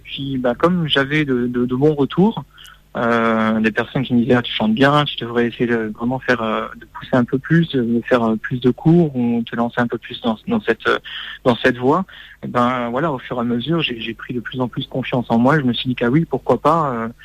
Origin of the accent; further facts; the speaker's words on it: Metz, Grand Est, France; Je suis de Metz en fait, en Lorraine.